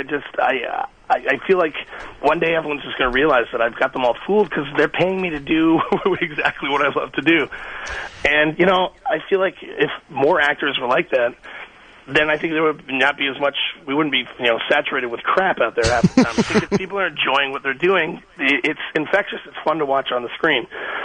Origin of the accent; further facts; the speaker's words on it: Canada; I grew up in Canada